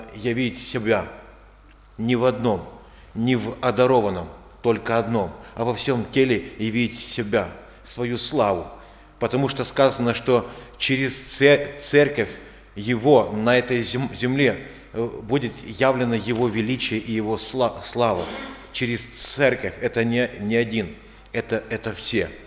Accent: Crimea, Ukraine; Мы из Крыма, примите привет от церквей Крыма, пусть Господь благословит.

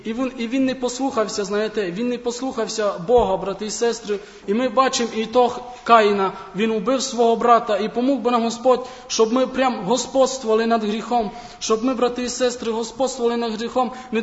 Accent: Zakarpattia Oblast, Ukraine; Ми самі з Закарпаття.

